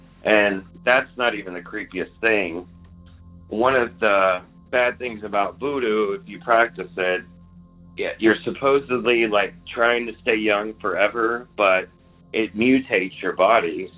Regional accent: Memphis, Tennessee, United States; I am originally from Memphis.

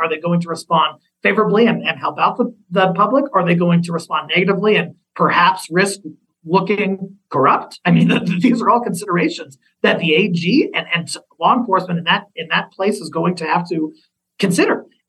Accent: Colorado, United States; there have been at least a handful of examples in Colorado, my home state, that I'm aware

